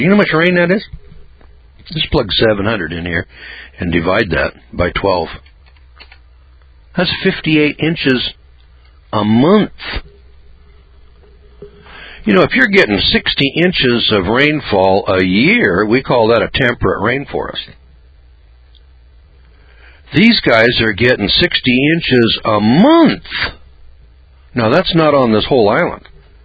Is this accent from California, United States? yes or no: yes; Eureka, California, United States; Now, I'm from Northern California, so I can recognize a redwood tree, kids. I'm from Eureka